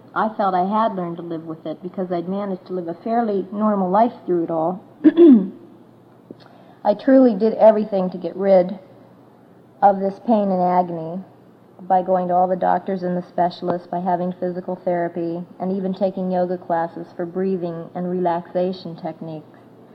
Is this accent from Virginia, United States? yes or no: no; Warren, Ohio, United States; I'm from Warren, Ohio. I'm 34 years old